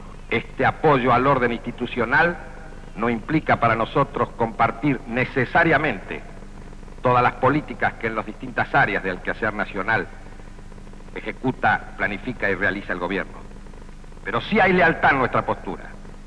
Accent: Argentina; que hemos comprometido como ciudadanos y como argentinos sostener y defender

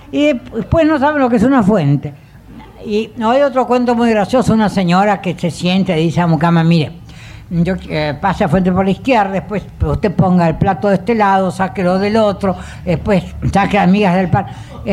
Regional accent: Argentina; Pero soy argentina y tenemos un país, será un país de miércoles, pero no tenemos otro.

